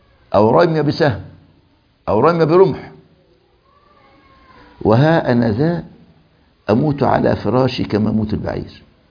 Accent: Egypt; عندنا في مصر

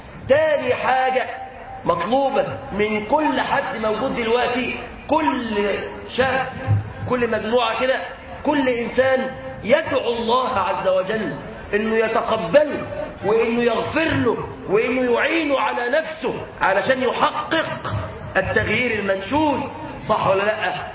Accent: Egypt; لأهلنا في بلدنا مصر

